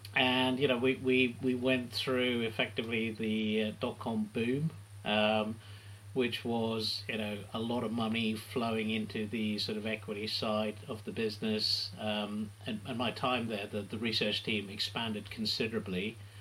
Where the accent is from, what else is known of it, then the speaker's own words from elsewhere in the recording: Kenya; I grew up in Kenya